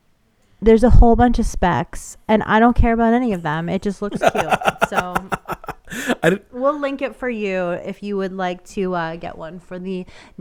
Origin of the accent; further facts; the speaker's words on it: New Jersey, United States; I grew up in New Jersey, so I skied in the Poconos.